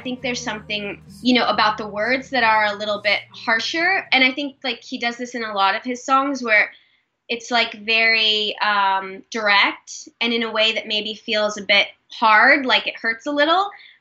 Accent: Nebraska, United States; now in New York City, United States; I mean, I grew up in Nebraska. And then I kind of slowly started to branch out in college. And then once I moved to New York City with indie artists.

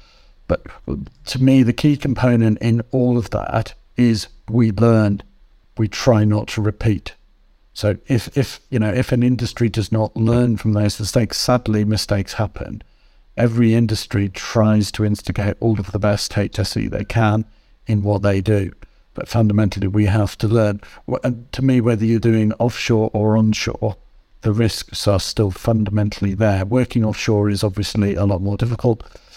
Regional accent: West Midlands, United Kingdom; also born or lived in North East England; So I've lived in two areas that are a great industrial legacy. So I'm from Shropshire, which is the home of the Industrial Revolution.

